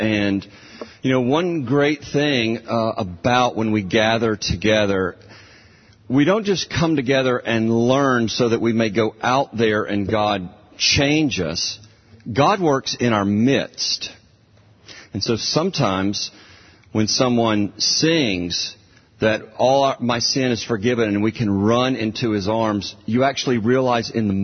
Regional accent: Starkville, Mississippi, United States; I grew up in Starkville, Mississippi, going to Starkville Public Schools, and I played baseball

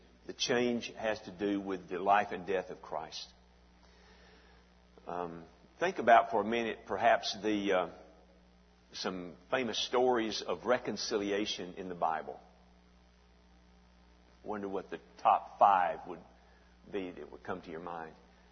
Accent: Alabama, United States; I grew up hunting in North Alabama, and when we'd go deer and turkey hunting in Bankhead Forest, we did that for years

